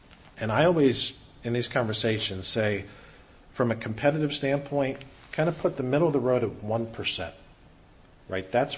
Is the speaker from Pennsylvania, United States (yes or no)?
yes; Pennsylvania, United States; I'm from Pennsylvania, so we're in Big Ten country.